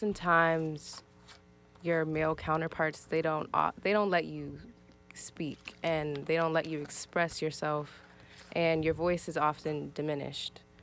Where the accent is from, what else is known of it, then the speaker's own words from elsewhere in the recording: Chesapeake, Virginia, United States; Growing up in Chesapeake was very interesting. It's not a particularly interesting city. It was actually voted third most boring city in the U.S. a couple years ago